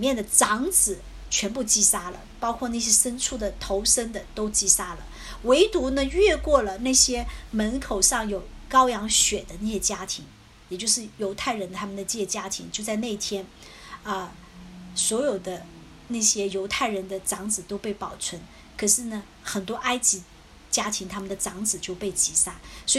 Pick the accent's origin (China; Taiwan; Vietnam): China; 就好像今天我们中国人，我们哪一个节日一定会很重视的，一定要吃团圆饭的，那就是我们的农历新年，对吧？